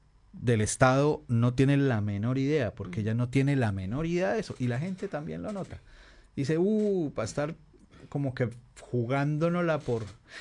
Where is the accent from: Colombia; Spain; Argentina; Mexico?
Colombia; Colombia es un país, y yo lo digo como colombiano